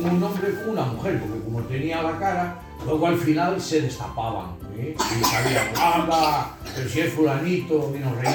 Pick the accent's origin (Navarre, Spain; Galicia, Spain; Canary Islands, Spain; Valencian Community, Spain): Galicia, Spain; en mi pueblo se hacía las filloas, que son típicas todavía, filloas de pedra